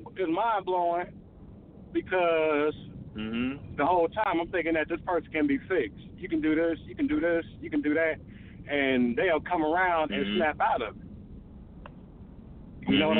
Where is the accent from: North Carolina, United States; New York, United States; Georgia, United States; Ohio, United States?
Georgia, United States; Atlanta; You know, I'm from Atlanta. I live in Atlanta, Georgia.